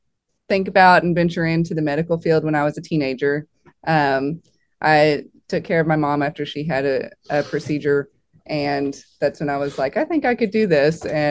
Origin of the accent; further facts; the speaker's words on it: Owensboro, Kentucky, United States; there's such a mission field right here in Owensboro and right in your own town.